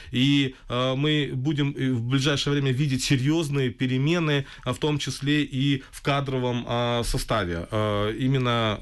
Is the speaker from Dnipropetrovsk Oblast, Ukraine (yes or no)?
no; Crimea, Ukraine; сказал, что я из Крыма, я здесь оказался.